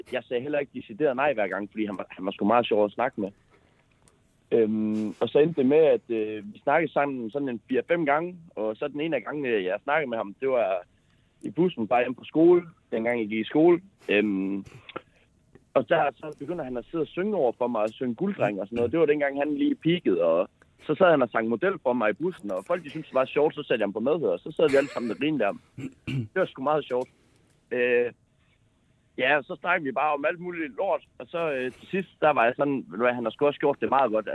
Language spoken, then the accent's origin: Danish; Aalborg, North Denmark Region, Denmark; Jeg er fra Aalborg.